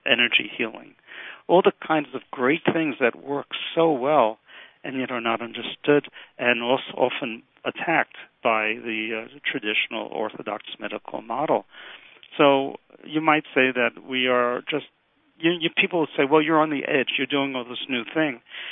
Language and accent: English; Brooklyn, New York, United States; moved away; I'm from Brooklyn, New York originally. I survived Tilden High School. I went to Brooklyn College, then to University of Miami, and then to Sherman College of Chiropractic. And moved to Pennsylvania in a very bizarre life.